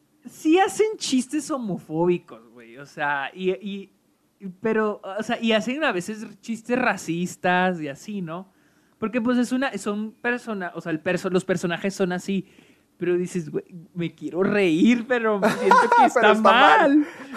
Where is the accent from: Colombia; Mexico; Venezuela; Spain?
Mexico; No es como los mexicanos, que sabemos cómo nos estereotipa Hollywood